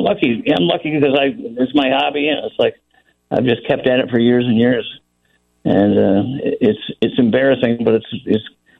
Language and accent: English; Elmhurst, Illinois, United States; born there; Well, I was born in Elmhurst